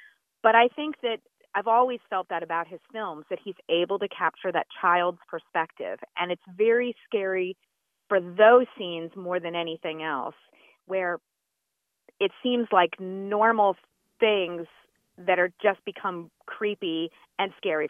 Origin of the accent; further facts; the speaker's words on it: Pittsboro, North Carolina, United States; I am from Pittsboro, North Carolina.